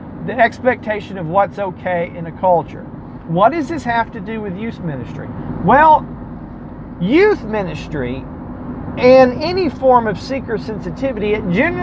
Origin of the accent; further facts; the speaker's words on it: United States; So let's think about the United States, because I don't know what goes on anywhere else. I'm from the United States.